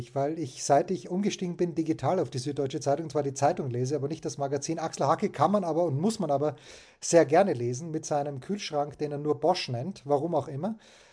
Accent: Austria

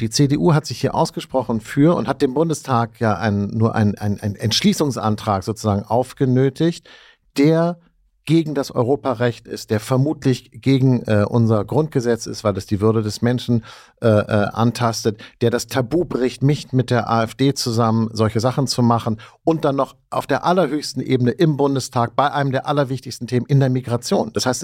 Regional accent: Hamburg, Germany; Und ich komme aus Hamburg

